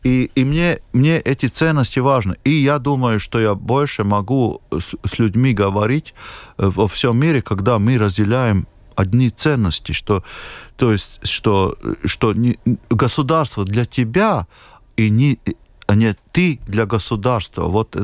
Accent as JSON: {"language": "Russian", "country": "Latvia", "said": "Я сперва европеец, потом я латыш, да?"}